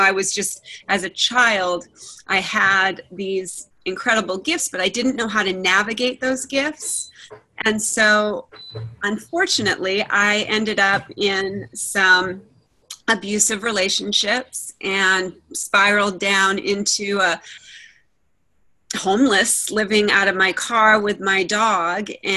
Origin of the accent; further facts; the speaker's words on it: Massachusetts, United States; moved away as an adult; I moved here from Massachusetts when I was 21, and I've been here over 20 years now. So I've been just, I love it here. This is, you know, home, my home now. I go back to visit, but I was from, grew up in Massachusetts.